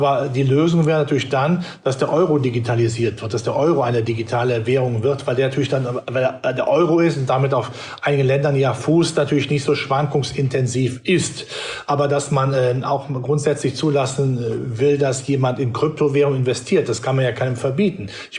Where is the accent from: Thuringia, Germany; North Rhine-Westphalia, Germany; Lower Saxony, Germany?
North Rhine-Westphalia, Germany; ich bin ja Rheinländer